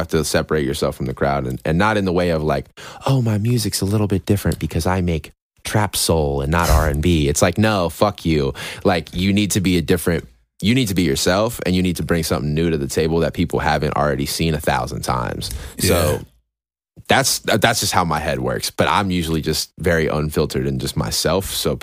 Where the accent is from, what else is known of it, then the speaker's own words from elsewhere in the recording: Fairfax, Virginia, United States; also born or lived in Alexandria / Loudoun County; So I'm born in like Alexandria, which is like right outside of DC. I grew up in Fairfax, and then I moved to Loudoun County when I was like fourth or fifth grade.